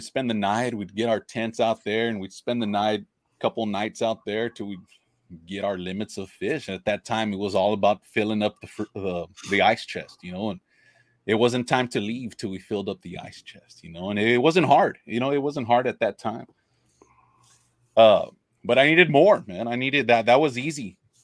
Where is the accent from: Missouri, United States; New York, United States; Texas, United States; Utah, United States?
Texas, United States; I grew up fishing. I'm from Ropsdown, Texas. That's south.